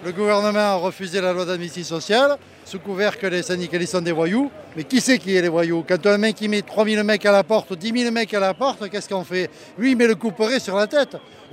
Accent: Nice, Provence-Alpes-Côte d'Azur, France; Je viens de Nice, je voulais voir quand même un peu la manif.

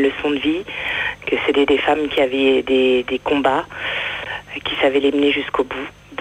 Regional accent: Nantes, Pays de la Loire, France; je suis de Nantes.

